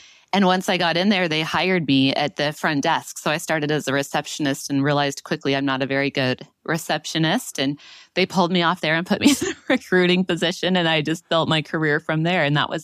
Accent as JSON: {"language": "English", "region": "Utah", "country": "United States", "tie": "born or raised there", "also_born_or_lived": "Baltimore", "said": "I was born and raised in Utah, but living in Baltimore and doing the long distance relationship thing."}